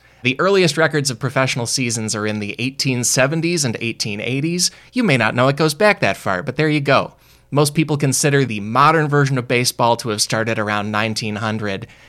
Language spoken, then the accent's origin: English; Illinois, United States; We are both lifelong fans of the Chicago White Sox. We're both from the Chicagoland region.